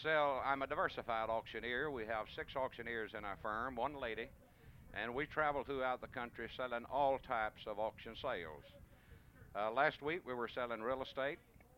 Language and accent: English; Lawrenceburg, Tennessee, United States; from Lawrenceburg, Tennessee, the home of David Crockett.